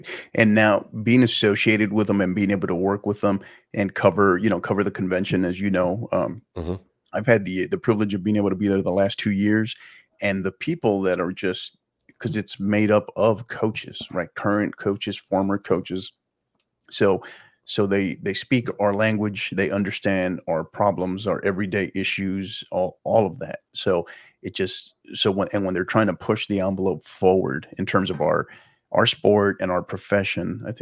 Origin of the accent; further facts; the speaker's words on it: El Paso, Texas, United States; Love when I can have somebody else from my hometown, when I can have somebody from El Paso on here, which was pretty cool.